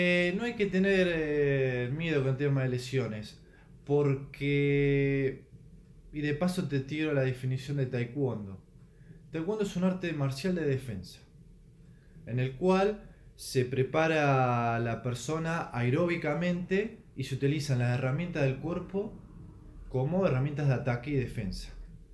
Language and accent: Spanish; La Pampa, Argentina; El tema de la pandemia me obligó a quedarme acá en La Pampa, en mi pueblo